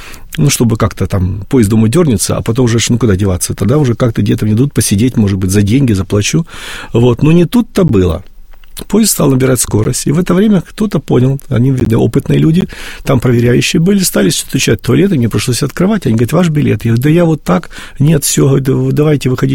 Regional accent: Russia; Мы с России, нам поставили русский флаг.

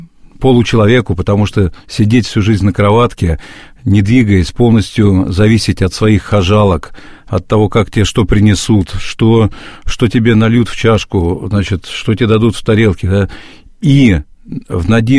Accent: Moscow, Russia; в матушкином доме, в Москве, откуда я родом

